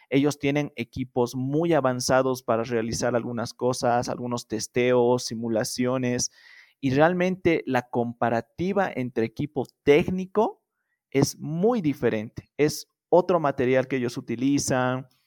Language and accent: Spanish; Bolivia; esa es la mentalidad mala que tenemos nosotros como bolivianos